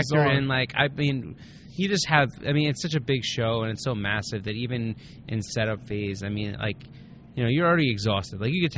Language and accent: English; New York, United States; And we're from New York, obviously, we got to come to the West Coast.